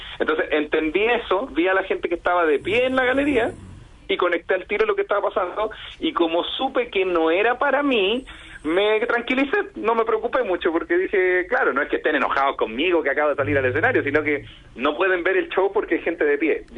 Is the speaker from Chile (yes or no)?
yes; Chile; yo, como muy chileno